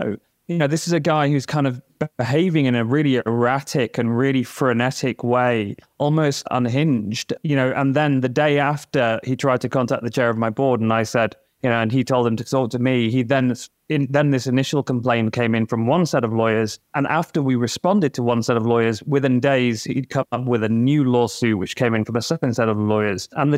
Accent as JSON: {"language": "English", "country": "United Kingdom", "lives_now": "Washington, D.C., United States", "said": "I'm British by origin, even though I live in Washington, D.C."}